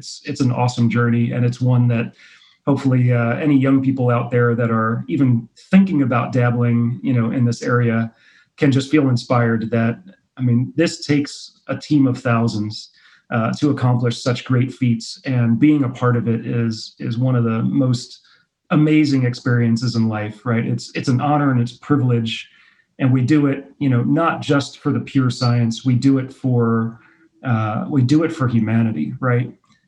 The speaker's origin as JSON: {"language": "English", "town": "Cincinnati", "region": "Ohio", "country": "United States", "tie": "born or raised there", "also_born_or_lived": "Philadelphia, United States / Puerto Rico / Milwaukee, United States", "said": "I grew up, I was born in Philadelphia, and we moved as a family a number of times until settling in Cincinnati. So I've lived in Philadelphia, Puerto Rico, Milwaukee, Wisconsin, and then eventually in Cincinnati and really consider myself a Midwestern kid."}